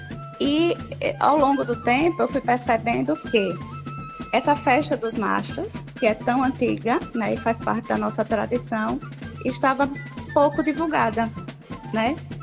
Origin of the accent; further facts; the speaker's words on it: Propriá, Sergipe, Brazil; Eu sou de Propriá. Eu amo também a minha cidade.